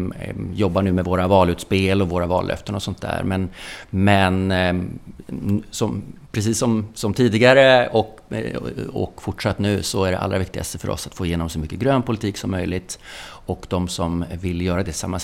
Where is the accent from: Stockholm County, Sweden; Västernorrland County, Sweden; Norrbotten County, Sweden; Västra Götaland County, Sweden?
Stockholm County, Sweden; Stockholm; jag är ju uppvuxen på Östermalm, men jag gillar också att cykla runt i olika typer av områden runt om i hela Stockholm.